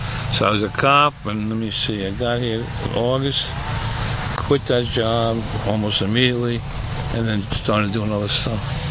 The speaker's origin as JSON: {"language": "English", "town": "Levittown", "region": "New York", "country": "United States", "tie": "born or raised there", "said": "I was in Lake Ronkonkoma at the time. You know, I grew up in Levittown, anyway. So, you know, it was a typical, you know, suburbs deal."}